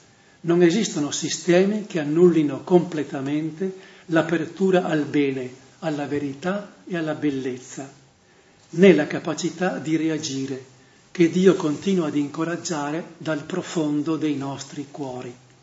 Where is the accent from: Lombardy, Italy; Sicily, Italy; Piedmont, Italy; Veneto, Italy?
Veneto, Italy; Verona; è di origine veronese, da dove sono io